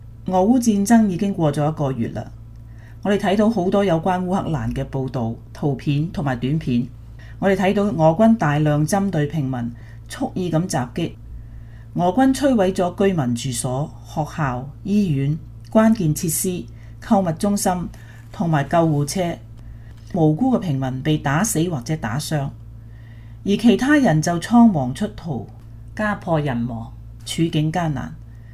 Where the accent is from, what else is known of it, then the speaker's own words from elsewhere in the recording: Hong Kong; 作为香港人，我想我们比世界上其他很多人更加能够感同身受